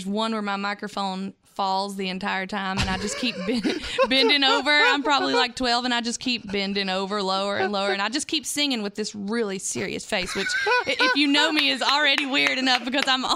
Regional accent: Cana, Virginia, United States; I grew up about a half a mile outside of North Carolina in Virginia, a little town called Cana, Virginia. And we don't even have a stoplight.

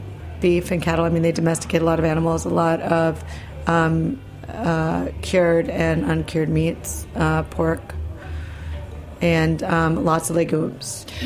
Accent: Midwest, United States; I grew up in the Midwest. My parents are from Argentina, where there are a lot of like Basque and Galician immigrants.

